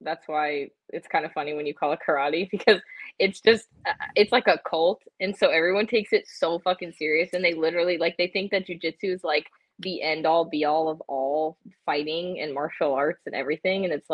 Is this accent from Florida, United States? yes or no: yes; Tallahassee, Florida, United States; The capital of Florida, and the capital of party at FSU.